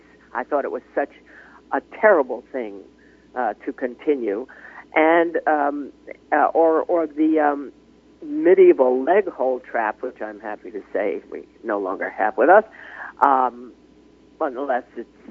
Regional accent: United States; I am a person, a human being. I am an American. I am a citizen, and I have an opinion.

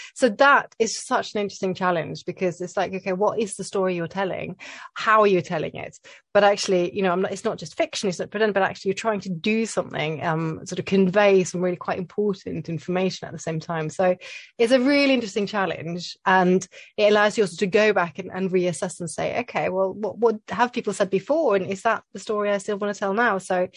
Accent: Oslo, Norway; English is a second language; So I grew up in Oslo. And we have these fantastic museums

